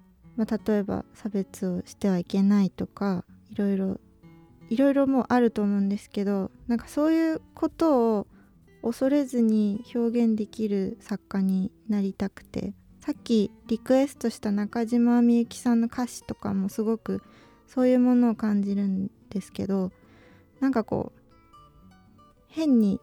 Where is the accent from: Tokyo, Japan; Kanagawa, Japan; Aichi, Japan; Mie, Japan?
Tokyo, Japan; 結構自分が生まれ育った東京の景色を元に制作しているので